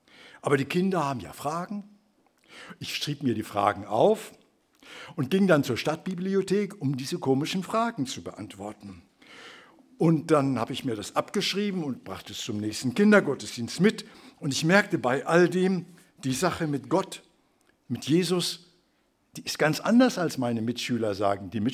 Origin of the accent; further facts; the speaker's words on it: Lübeck, Schleswig-Holstein, Germany; Ich bin in Lübeck zur Schule gegangen.